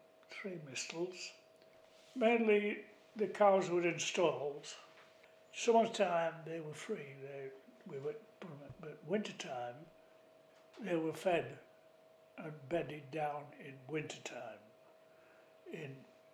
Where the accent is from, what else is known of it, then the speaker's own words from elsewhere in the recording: Harrogate, Yorkshire and the Humber, United Kingdom; We come from Harrogate in Yorkshire, in a small village known as Bachelor Gardens or Bilton, and a farming stock. I went to a church school.